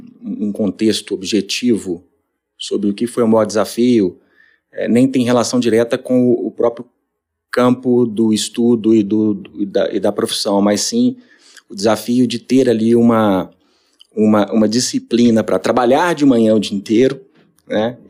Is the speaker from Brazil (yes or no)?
yes; Nova Lima, Minas Gerais, Brazil; Inclusive, eu sou de Nova Lima.